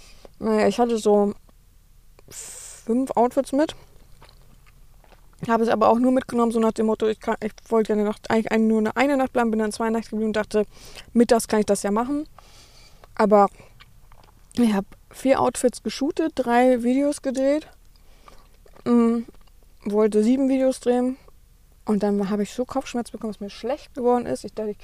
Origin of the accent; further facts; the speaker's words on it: Berlin, Germany; das ist ja nun mal meine alte Heimat. Und ihr dürft euch nicht Berlin vorstellen, nicht Innenstadt, sondern schon sehr Randgebiet, ne?